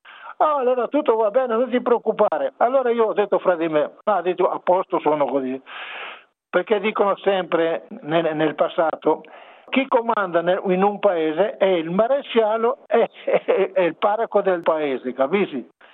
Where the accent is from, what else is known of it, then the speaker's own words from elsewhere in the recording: Veneto, Italy; moved away; Perché vedi, al mio paese non c'era tanto lavoro, c'era tanta disoccupazione